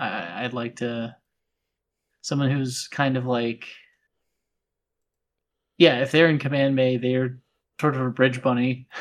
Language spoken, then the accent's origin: English; Australia; I'm just Australian enough to keep making this mistake.